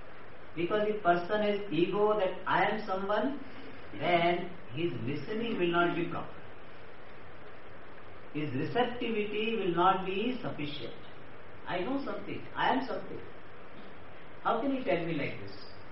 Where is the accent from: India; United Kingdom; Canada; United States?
India; South India; Guru is from North India suppose, and he likes North Indian dishes. So I am South Indian, so but I serve what he or she likes.